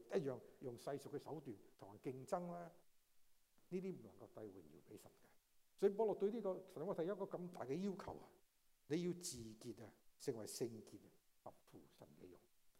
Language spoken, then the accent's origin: Chinese; Guangdong, China; 我们广东人将去饮茶，早点去的东西最漂亮，早点去饮茶更好一点。